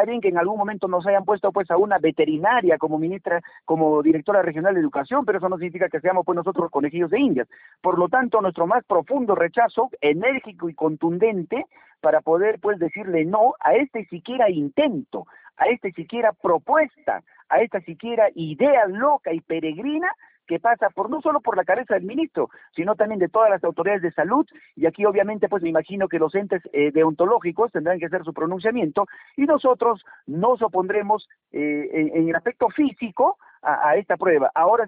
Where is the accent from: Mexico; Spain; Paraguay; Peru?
Peru; como ciudadanos peruanos debemos rechazar que el Perú sea un laboratorio